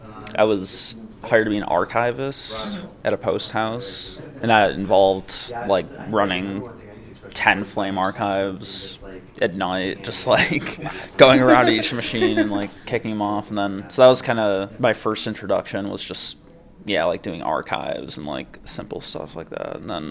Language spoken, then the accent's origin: English; Buffalo, New York, United States; now in Los Angeles, United States; I'm from Buffalo, New York, but I live in Los Angeles now.